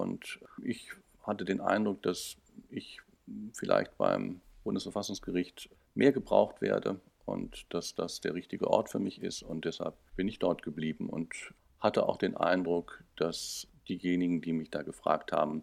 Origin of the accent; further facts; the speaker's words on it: Detmold, North Rhine-Westphalia, Germany; auch heute noch gerne nach Detmold und gerate auch schnell ins Schwärmen, wenn ich gefragt werde, wo ich herkomme.